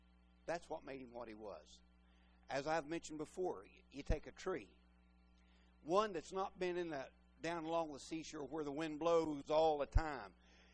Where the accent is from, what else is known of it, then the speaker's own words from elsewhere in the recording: United States; I'm proud I'm an American, and I wouldn't want to be any other nationality or anything else. I'm proud to be an American, but also I'm proud to be a Christian.